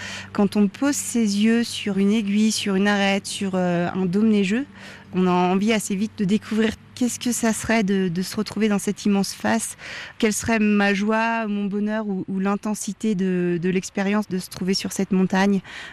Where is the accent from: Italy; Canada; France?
France; Bourg-Saint-Maurice, Auvergne-Rhône-Alpes; born there; Je suis née en montagne, à Bourg-Saint-Maurice-les-Arcs. J'ai un grand-père qui faisait du fromage de chèvre et qui était tous les étés en alpage. Et j'ai passé tous mes étés en alpage et j'ai toujours aimé la montagne.